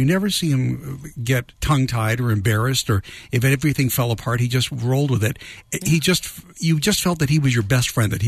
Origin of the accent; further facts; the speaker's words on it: Louisville, Kentucky, United States; I grew up in Louisville, Kentucky.